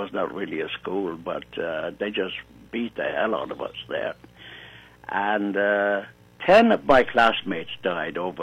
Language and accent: English; Ireland; And I said, "No, I'm Irish. I don't need it."